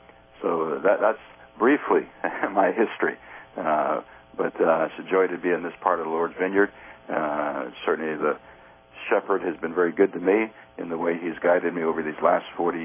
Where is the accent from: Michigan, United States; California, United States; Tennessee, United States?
Michigan, United States; Well, I'm actually from Michigan, and it was in Michigan at high school after a baseball practice that I came to know Christ as my Savior.